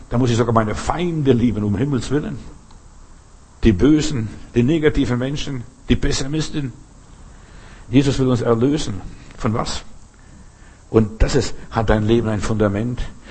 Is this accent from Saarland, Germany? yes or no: no; Bavaria, Germany; Weißt du, ich bin in Bayern groß geworden eigentlich. Und dort meine Gehversuche gemacht.